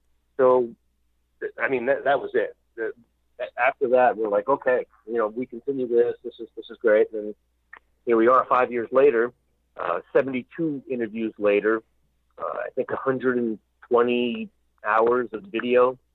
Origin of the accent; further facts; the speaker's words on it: Montreal, Quebec, Canada; moved away; also born or lived in Hawthorne, New Jersey, United States; wrestled in high school. Hawthorne Bears, Hawthorne, New Jersey. But when I was a kid, Sunday mornings, growing up in Montreal, I was watching Grand Prix Wrestling, but that was back in the 60s.